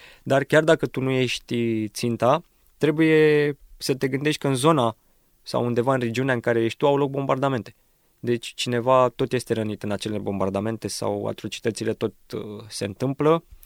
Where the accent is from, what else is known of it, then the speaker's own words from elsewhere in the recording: Romania; Ucrainenii, când aud că suntem din România, ne iau în brațe și ne mulțumesc